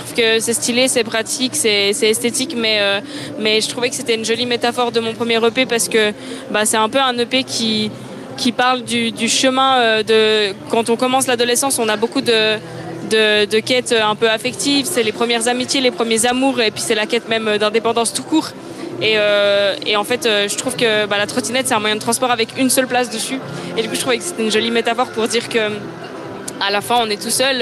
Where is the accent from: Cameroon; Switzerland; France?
Switzerland; en tant que Suissesse quoi, qui consomme de la musique live.